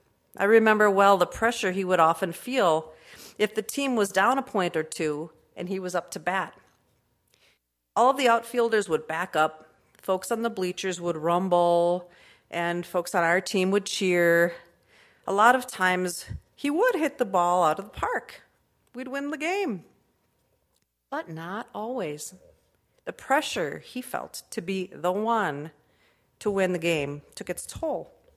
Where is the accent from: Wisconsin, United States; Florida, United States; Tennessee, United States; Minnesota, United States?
Wisconsin, United States; Sheboygan; Growing up in my hometown of Sheboygan, my dad was a gifted athlete.